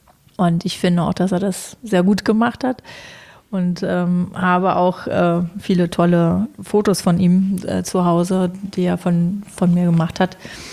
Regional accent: Berlin, Germany; so aus freie Schnauze, wie man so als Berliner halt so ist.

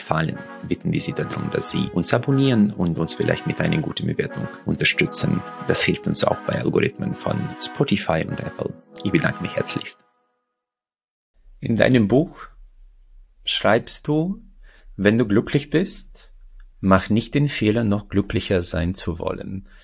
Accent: Uzbekistan; now in Germany; Ich bin in Usbekistan groß geworden

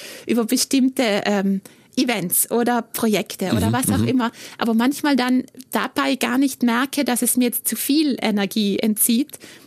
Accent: South Tyrol, Italy; Ich bin wirklich verwurzelte Südtirolerin.

